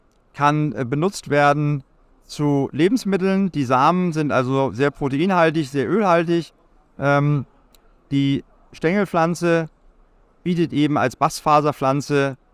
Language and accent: German; Lower Saxony, Germany; ich bin gebürtig aus der Lüneburger Heide, bin 55 Jahre alt